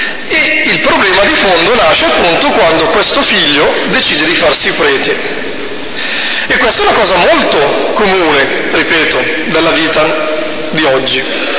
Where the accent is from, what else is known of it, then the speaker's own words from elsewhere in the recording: Lombardy, Italy; Dalle mie parti, nella Bergamasca, si dice sempre bello avere il figlio del prete quando è il figlio della mia vicina.